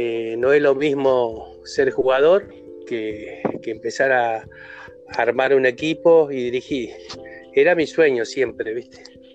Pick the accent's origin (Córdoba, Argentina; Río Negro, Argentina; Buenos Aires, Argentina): Buenos Aires, Argentina; moved away as an adult; also born or lived in Chaco; now in Río Grande, Argentina; Yo soy oriundo de la provincia del Chaco, me crié en Buenos Aires y a los 23 años vine a vivir acá a Río Grande